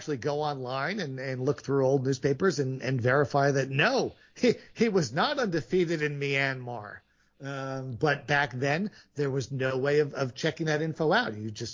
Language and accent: English; Northeast, United States; When I first got in the 80s, of course, I grew up in the Northeast.